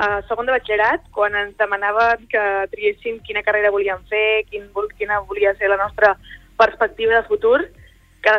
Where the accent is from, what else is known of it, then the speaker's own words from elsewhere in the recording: La Bisbal d'Empordà, Catalonia, Spain; Sí, soc de la Bisbal